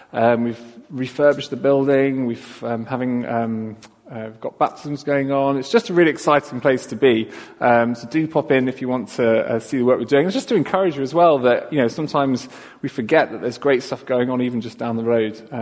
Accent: London, United Kingdom; now in Wales; I grew up in London, so obviously you can I don't sound like I come from these parts, but my wife and I really felt a calling to North Wales.

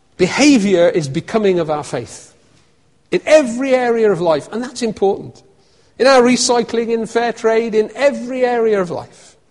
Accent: United Kingdom; the feeling of arrogance that we have as British people, Jesus will come and judge our nation.

